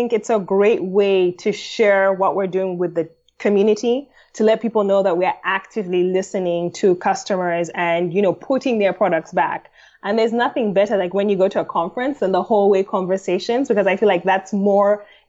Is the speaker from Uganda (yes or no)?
yes; Uganda; I'm originally from Uganda